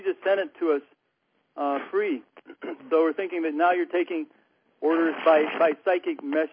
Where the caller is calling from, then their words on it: Big Sur, California, United States; Calling from Big Sur, California.